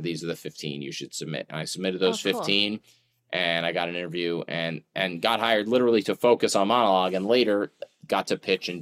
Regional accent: Pennsylvania, United States; I grew up outside Philly. So I'm a Philly sports fan and I have Philly pride, but I've never lived in the city as an adult past high school.

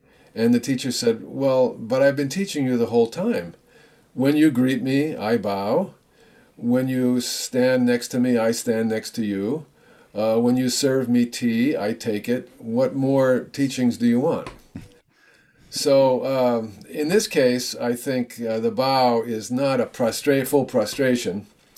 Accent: United States; "Oh my God, it's in me. I'm an American too."

